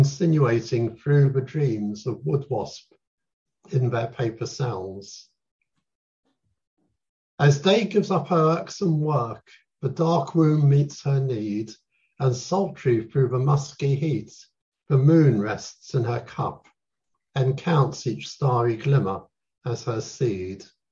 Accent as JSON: {"language": "English", "country": "Jersey", "tie": "born or raised there", "moved": "as an adult", "lives_now": "New Zealand", "said": "I migrated in 2005 to New Zealand. Mm-hmm. So that was quite a big move because I've been born and bred in Jersey. So moving from a small island to a bigger island is a bit of a shock to the system."}